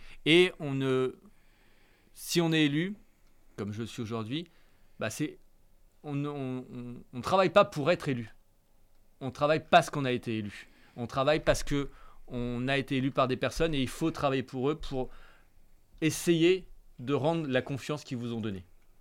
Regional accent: Rouen, Normandy, France; C'est pas parce qu'on vient de la Grand-Mare, c'est pas parce qu'on vient du Châtelet qu'on peut pas réussir, qu'on peut pas être élu à la ville de Rouen

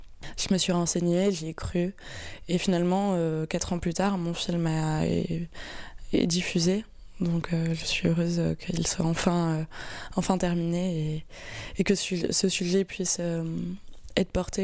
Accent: France; en tant que Français en plus, on est très très privilégiés

